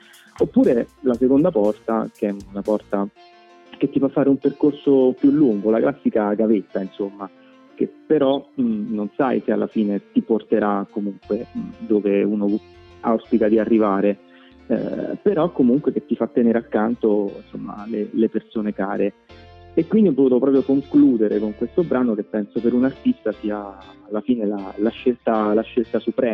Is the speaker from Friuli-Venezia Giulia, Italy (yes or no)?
no; Rome, Lazio, Italy; parla della mia città natale, che è Roma, e l'abbiamo fatto insieme a un'altra band di Roma che, nonostante il nome, perché si chiamano … sono romanissimi anche loro come me.